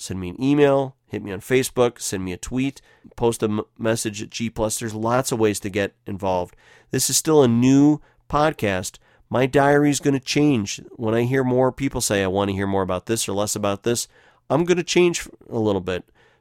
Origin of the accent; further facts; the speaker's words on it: Bloomington, Illinois, United States; I grew up near Bloomington Normal, Illinois, and there's an Effingham, Illinois, which is where he got the inspiration.